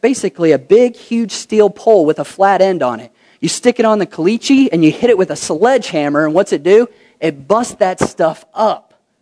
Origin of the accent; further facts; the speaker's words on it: Kentucky, United States; I'm from Kentucky to where you can grow anything.